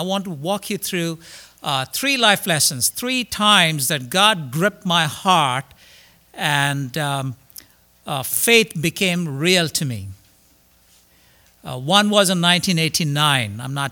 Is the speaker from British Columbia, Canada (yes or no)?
no; Mississauga, Ontario, Canada; I'm from Toronto, Mississauga, actually, the west side of Toronto.